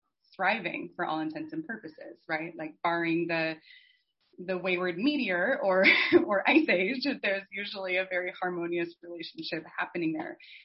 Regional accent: Pacific Northwest, United States; I grew up in the North Pacific Northwest, so I really got the four seasons, and I really had the experience of growing up in the woods

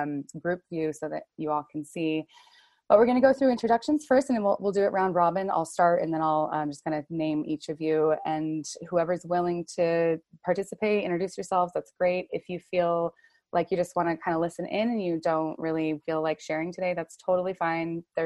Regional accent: Sandpoint, Idaho, United States; now in Mexico; I'm in Sandpoint, Idaho, in my hometown with my family.

